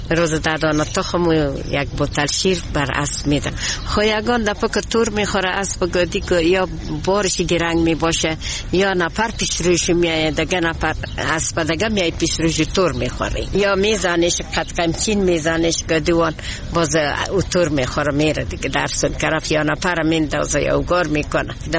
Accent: Herat, Afghanistan; ما از هرات هستیم،

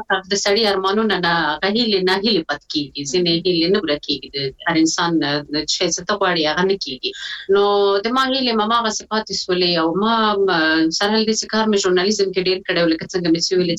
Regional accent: Afghanistan; moved away as an adult; now in Sweden; زه د افغانستان یم، په افغانستان پورې تړاو لرم، د ټول افغانستان یم. نو زه سویډن ته فقط تقریبا 1 کال کېږي چې راغلی یم.

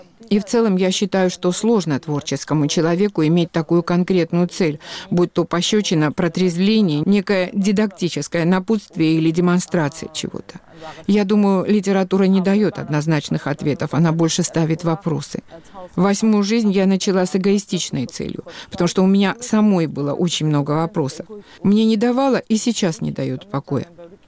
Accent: Georgia; now in Germany; Но я грузинка. И остаюсь грузинкой, сколько бы ни жила в Германии. Странно, но чем больше времени проходит, тем больше становлюсь грузинкой.

